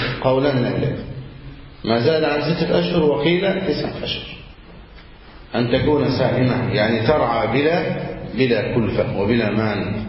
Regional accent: Egypt

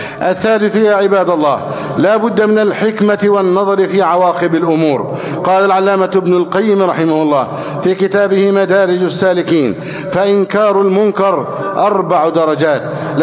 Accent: Egypt; اللهم احفظ بلدنا مصر أمنا أمانا، سخاء رخاء

